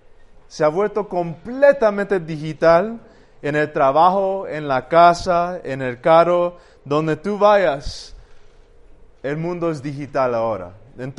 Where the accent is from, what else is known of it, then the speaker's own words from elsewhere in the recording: California, United States; also born or lived in Antigua, Guatemala; yo nací en California, me crecí ahí, pero viví en Antigua 2 o 3 años. Mis papás tuvieron un restaurante vegetariano aquí. Mi papá también plantó una iglesia en San Lucas y ahí vivimos. Después me moví de regreso a California, estudié ahí